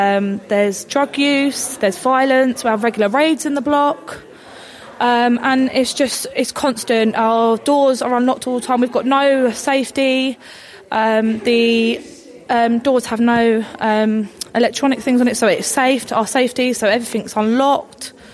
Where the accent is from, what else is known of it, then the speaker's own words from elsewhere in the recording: Barnet, London, United Kingdom; we've all born and bred in Barnet, lived here.